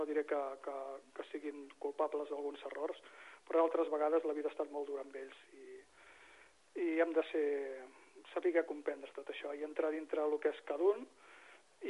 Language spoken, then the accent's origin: Catalan; Canet de Mar, Catalonia, Spain; also born or lived in Tordera; tinc 56 anys ara. Soc fill de Canet de Mar. On he viscut pràcticament sempre, excepte uns anys que vaig estar visquent a Tordera.